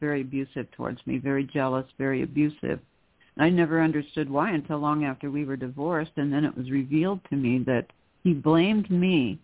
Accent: Denver, Colorado, United States; born there; But it took me 15 years to get to America from 1941, and I was born in Denver in 1956.

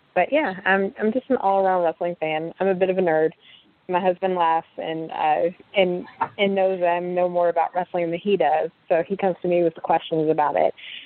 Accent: Nashville, Tennessee, United States; And I'm from Nashville originally, so that was a hotbed territory, even though, you know, Nashville is about 3 hours from Memphis.

